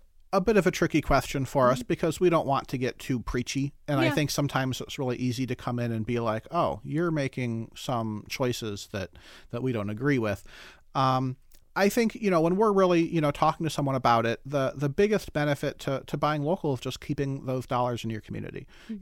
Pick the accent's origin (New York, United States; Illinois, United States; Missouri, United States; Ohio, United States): Ohio, United States; growing up in Ohio, you really can't help but have a fondness for libraries